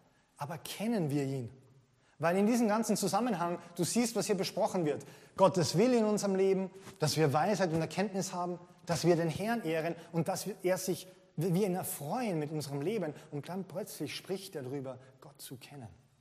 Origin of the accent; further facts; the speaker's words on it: Carinthia, Austria; Ich bin nicht in Wien aufgewachsen, okay, sondern in Kärnten, in den Bergen.